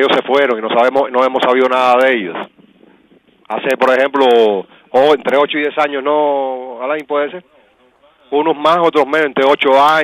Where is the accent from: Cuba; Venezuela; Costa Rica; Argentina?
Cuba; Colón, Matanzas; also born or lived in Havana; yo nací en La Habana, pero yo soy de Matanza, yo soy de Colón, Matanza, porque yo soy matancero, sí. mi mamá matancera me llevó de chiquito para allá.